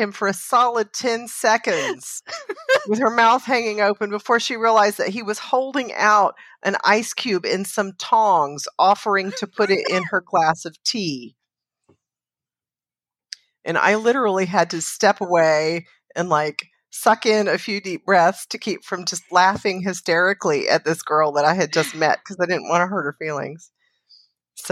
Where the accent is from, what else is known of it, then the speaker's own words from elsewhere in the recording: Southern United States, United States; accent: Southern; I went to a lot of trouble to scrub a lot of my accent away when I was younger so that I wouldn't get the response that many people have to women with a Southern accent